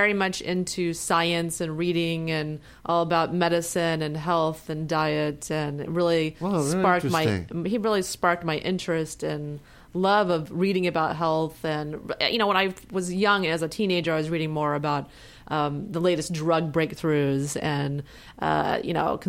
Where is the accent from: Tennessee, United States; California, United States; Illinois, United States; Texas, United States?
Texas, United States; Houston; You know, it's great. The people are great. The people are so warm-hearted.